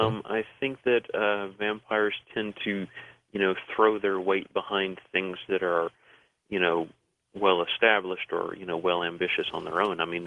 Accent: the South, United States; I mean, I'm from the South myself

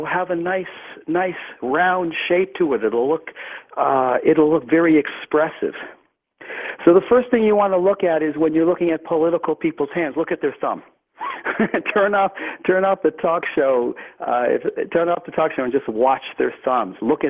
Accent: California, United States; It looks, I'm from California, so like gnarly.

